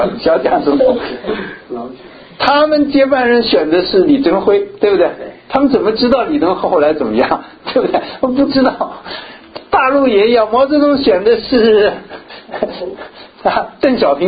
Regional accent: China; 我从大陆来，我们知道大陆一直是斗士貔貅啊

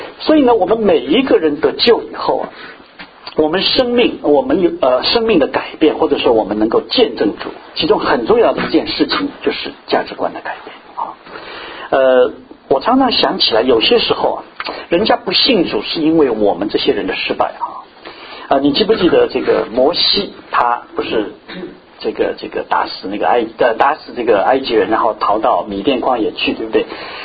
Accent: Shanghai, China; 我觉得我是上海人哈

